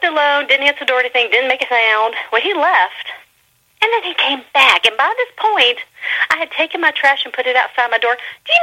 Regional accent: Pensacola, Florida, United States; I'm not necessarily looking for, you know, anyone that's going to move out of Pensacola. I love my hometown, you know.

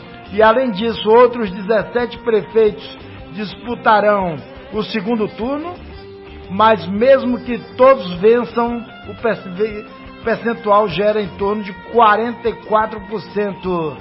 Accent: Northeast Region, Brazil; sou nordestino

